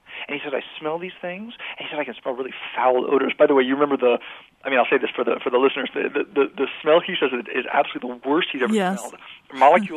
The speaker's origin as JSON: {"language": "English", "town": "Washington", "region": "District of Columbia", "country": "United States", "tie": "born or raised there", "said": "I grew up in Washington, D.C."}